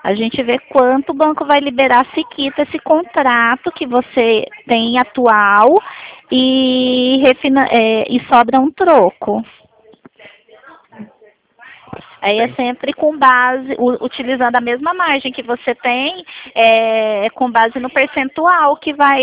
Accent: Porto Velho, Rondônia, Brazil; Eu sou de Porto Velho, né? Eu sou daí. Mas eu moro atualmente aqui no estado de São Paulo.

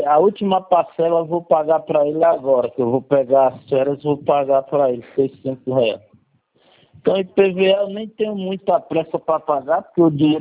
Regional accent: São Paulo, Brazil

